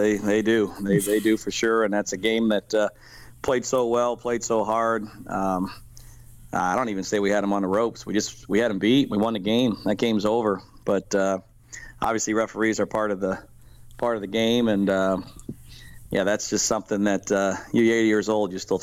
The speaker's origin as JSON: {"language": "English", "town": "Strongsville", "region": "Ohio", "country": "United States", "tie": "born or raised there", "said": "You know, back at that time, Strongsville was, I had a lot of great basketball. And, you know, growing up, watching, coming to the games"}